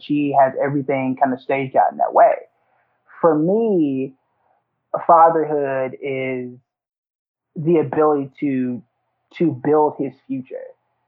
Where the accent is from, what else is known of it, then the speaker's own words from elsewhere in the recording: Oklahoma, United States; I'm actually from Oklahoma.